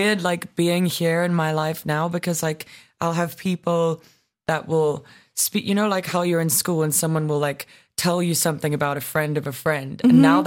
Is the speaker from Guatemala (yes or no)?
no; South Africa; I mean, like growing up in South Africa, it's kind of like, I just feel like I didn't get the opportunity